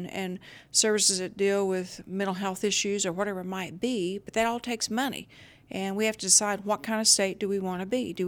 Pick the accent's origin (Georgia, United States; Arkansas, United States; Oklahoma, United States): Oklahoma, United States; I am so proud of our fellow Oklahoman